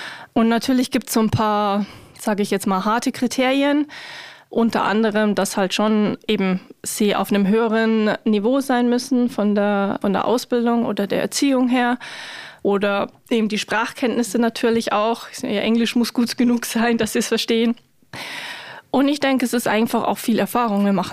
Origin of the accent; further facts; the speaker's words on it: Germany; ein Schweizer oder auch ich als Deutsche ganz normal aufgewachsen bin, den normalen Schulweg gegangen bin, zur Fachhochschule und dann den ersten Job